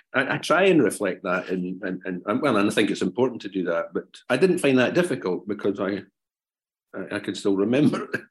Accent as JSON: {"language": "English", "region": "Scotland", "country": "United Kingdom", "tie": "born or raised there", "said": "It's not me, but I grew up in Fife."}